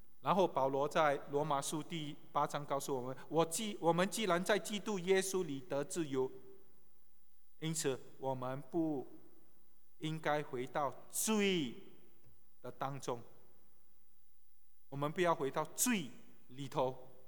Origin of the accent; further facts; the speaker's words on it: China; 当然我们不是非洲的美国人，我们是中国人